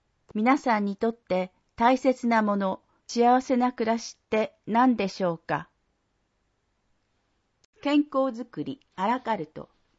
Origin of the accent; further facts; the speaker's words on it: Otaru, Hokkaido, Japan; also born or lived in Sapporo; 同じ雪国でも私の生まれ育った小樽、札幌は津南の積雪の半分くらい。